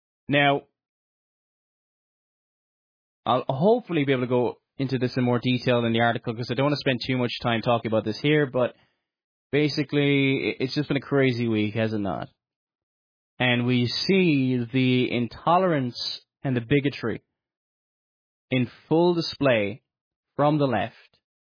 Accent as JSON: {"language": "English", "country": "Ireland", "said": "I'm Irish and living in Ireland, the Republic of Ireland, just south of the border with Northern Ireland."}